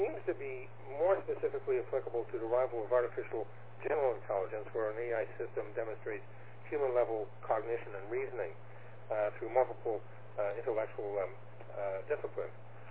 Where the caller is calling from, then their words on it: Toronto, Ontario, Canada; I'm transmitting from Toronto, Ontario, Canada